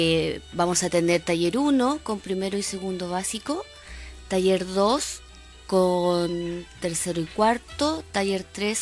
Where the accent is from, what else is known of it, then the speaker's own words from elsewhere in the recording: Santiago, Santiago Metropolitan, Chile; now in La Serena, Chile; Vengo de Santiago, estoy acá hace 2 años y medio